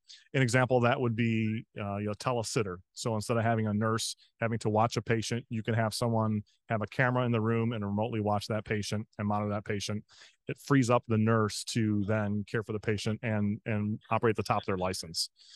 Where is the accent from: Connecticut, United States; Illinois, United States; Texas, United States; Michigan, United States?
Michigan, United States; Detroit; So I'm a native of Michigan and was born and raised in Detroit.